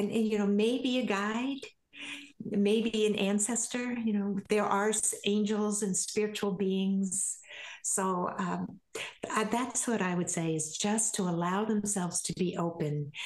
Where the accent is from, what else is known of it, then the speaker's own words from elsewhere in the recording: Vermont, United States; moved away; I came from Vermont. I just moved out here recently, and I came for the babies.